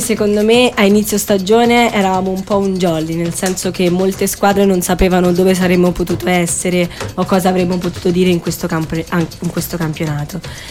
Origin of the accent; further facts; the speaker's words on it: Naples, Campania, Italy; Io sono napoletana.